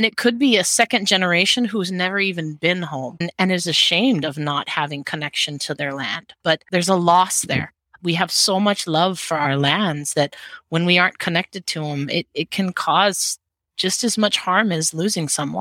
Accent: Hawaii, United States; As a Hawaiian, I dance hula. I danced hula when I was in Seattle too.

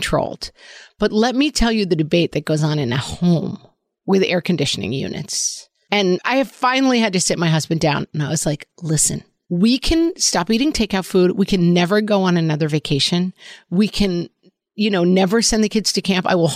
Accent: Ireland; I am an Irish bog person. I need to be cool and damp at all times.

